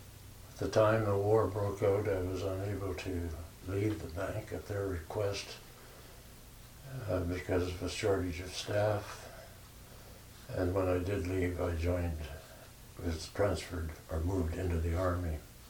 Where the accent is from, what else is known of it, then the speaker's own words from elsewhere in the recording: Vancouver, British Columbia, Canada; also born or lived in Winnipeg; Well, I was born in Vancouver. Shortly after I was born, my father, who was in the investment business, moved to Winnipeg. I spent the first 9 years of my life in Winnipeg, Manitoba.